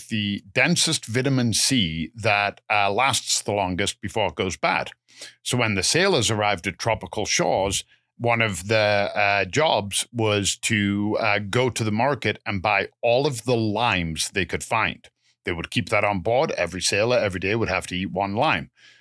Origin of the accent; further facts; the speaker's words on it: England, United Kingdom; Have you ever heard of the expression, and being English, I have heard it a lot, limey, as an expression for somebody English?